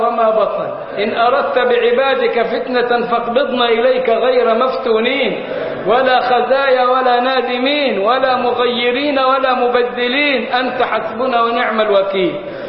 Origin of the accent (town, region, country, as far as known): Egypt